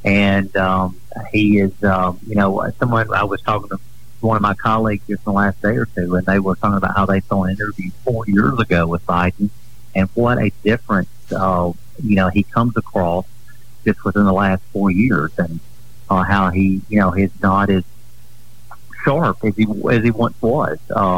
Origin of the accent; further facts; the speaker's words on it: the South, United States; Of course, he's a Democrat, I'm a Republican, but we're both from the South